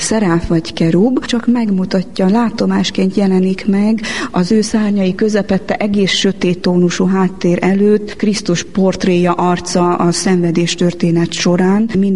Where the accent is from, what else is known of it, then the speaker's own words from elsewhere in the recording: Korond, Harghita, Romania; now in Hungary; amikor én Erdélyből, Korondról áttelepültem 94-ben Magyarországra